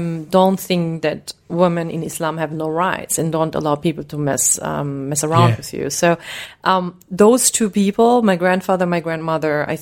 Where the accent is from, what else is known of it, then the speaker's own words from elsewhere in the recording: Germany; look at the situation of radicalization from the perspective of me growing up in Germany